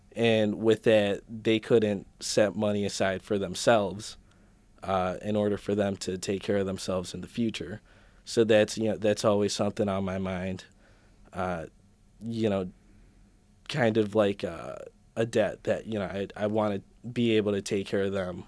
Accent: Rochester, New York, United States; So I was also born and raised in Rochester. I went to Catholic schools up until sixth grade. And then in seventh grade, I moved to Rush Henrietta. Went to Henrietta for middle school and high school.

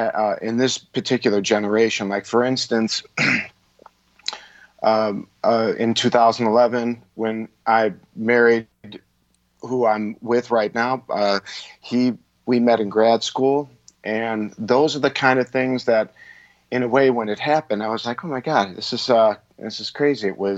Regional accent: Detroit, Michigan, United States; I was living in, I was in Detroit. I'm from Detroit.

